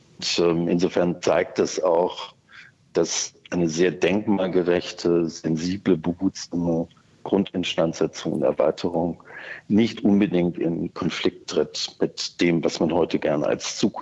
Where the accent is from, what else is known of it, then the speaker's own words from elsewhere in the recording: Germany; ich bin ja auch Deutscher